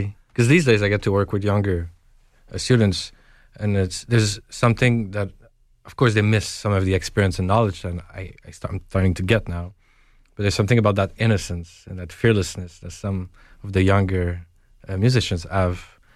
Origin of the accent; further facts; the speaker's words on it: Joliet, Illinois, United States; Growing up in Joliet was great.